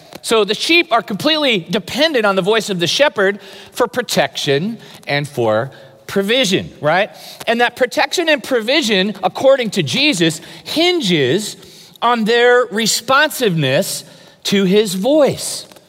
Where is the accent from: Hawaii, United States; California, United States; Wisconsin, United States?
California, United States; I know that that's heresy in Southern California to say that, but I'm originally from the Bay Area.